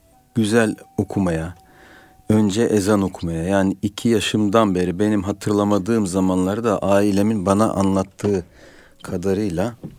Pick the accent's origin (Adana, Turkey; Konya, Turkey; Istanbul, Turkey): Konya, Turkey; Konya'da büyüdüm ben.